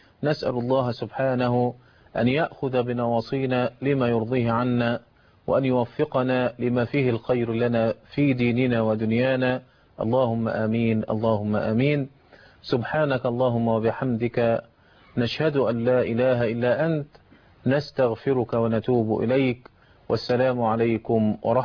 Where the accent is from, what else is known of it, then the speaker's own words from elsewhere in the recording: Egypt; عندنا في مصر